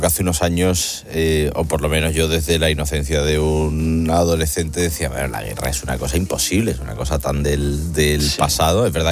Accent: Spain; como español

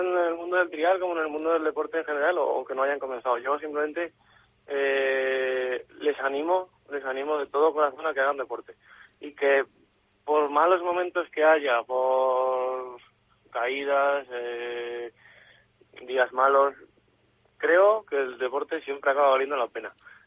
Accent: Spain; los españoles somos

